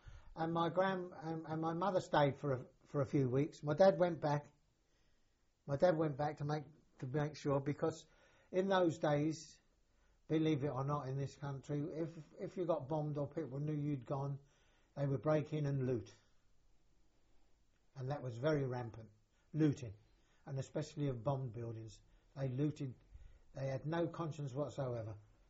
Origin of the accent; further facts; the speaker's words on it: Dagenham, London, United Kingdom; I'm a Londoner boy. I said, I come from Dagenham, yeah. But I said, my dad comes from here. My dad come from here. And my mother was a Yorkshire woman.